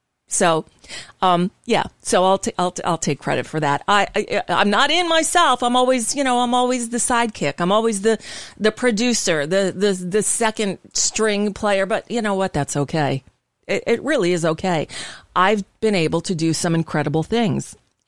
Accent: Florida, United States; also born or lived in California; I grew up here in South Florida, but in 2000, I wasn't living here. I was living in California, still doing radio out there

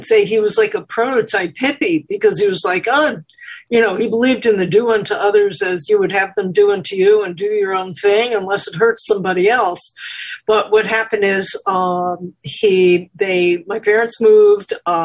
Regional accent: New York, United States; I mean, I'm from New York.

